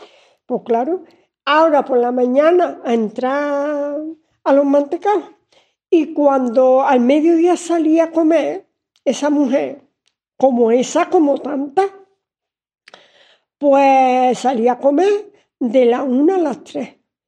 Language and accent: Spanish; Estepa, Andalusia, Spain; soy de Estepa y mi primer trabajo fue en los mantecaos con 11 años.